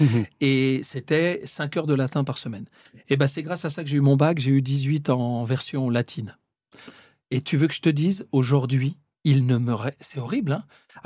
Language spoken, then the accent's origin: French; Le Havre, Normandy, France; born there; puisque moi je suis né au Havre et mes parents ont vécu jusqu'à leur mort là-bas